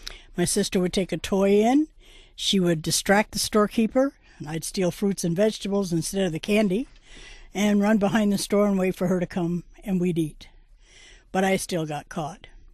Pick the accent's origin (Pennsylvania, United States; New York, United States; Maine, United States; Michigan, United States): New York, United States; Plattsburgh; I grew up in Plattsburgh, New York, to a very wealthy family.